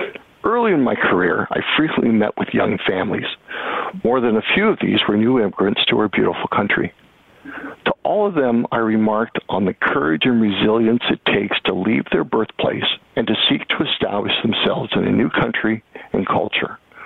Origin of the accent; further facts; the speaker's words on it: Canada; I mean, my family has been in Canada since 1750. We were in the United States in the 1730s.